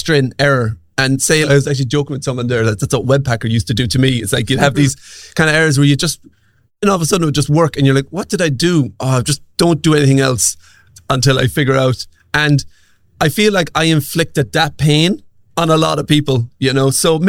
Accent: Ireland; they found out I'm Irish and I swear quite a bit.

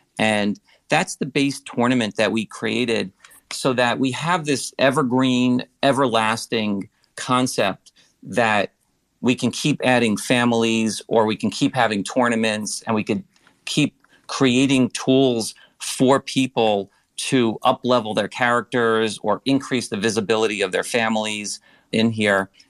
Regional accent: New York, United States; I'm from New York. So I have a tough time saying water.

